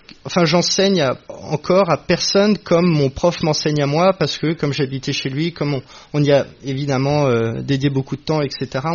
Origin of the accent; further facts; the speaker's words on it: Varanasi, Uttar Pradesh, India; comme on vient de la ville de Bénarès, on s'est tous rencontrés là-bas, qui est la ville de Shiva